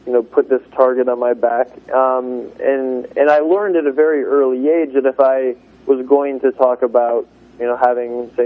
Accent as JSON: {"language": "English", "region": "Iowa", "country": "United States", "tie": "born or raised there", "said": "same-sex marriage is illegal in the state of Iowa, my home state, since 2009."}